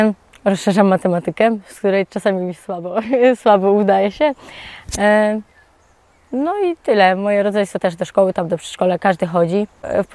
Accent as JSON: {"language": "Polish", "country": "Ukraine", "second_language": "Polish", "lives_now": "Poland", "said": "Na przykład też wyzywali przez to, że jestem z Ukrainy."}